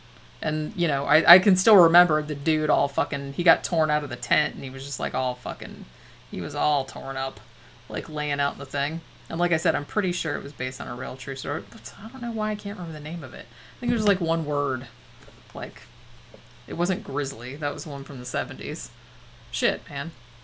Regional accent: Florida, United States; where I grew up in Florida and other places that I knew of, it wasn't.

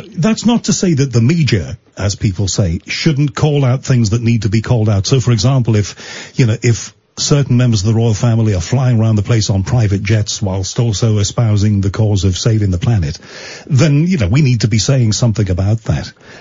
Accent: Liverpool, North West England, United Kingdom; You know that I'm from Liverpool, and my relatives definitely came not from what you would call the right side of the tracks. I mean, they were poor.

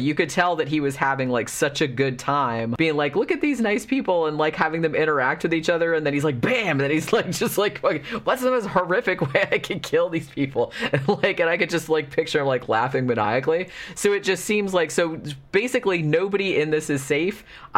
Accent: the South, United States; because I grew up in the South too, and this is very true to life.

